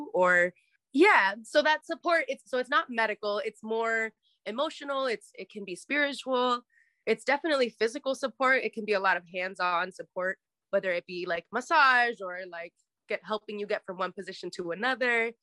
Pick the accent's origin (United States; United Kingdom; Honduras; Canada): United States; Bethlehem, Pennsylvania; now in Philadelphia, United States; I grew up in Bethlehem, Pennsylvania, which is like 1.5 hours away from Philly.